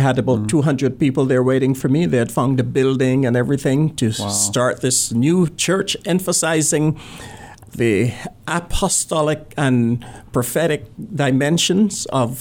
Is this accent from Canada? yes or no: no; Barbados; now in United States; I am from Barbados. Mm-hmm. I came to America 21 years ago.